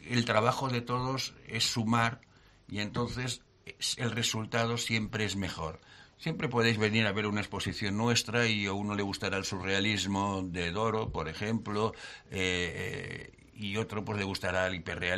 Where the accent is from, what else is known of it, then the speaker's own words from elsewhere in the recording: Catalonia, Spain; now in Cuenca, Spain; Bueno, yo realmente soy catalán, pero llevo en... Bueno, ya no sé lo que soy... porque llevo ya en Cuenca...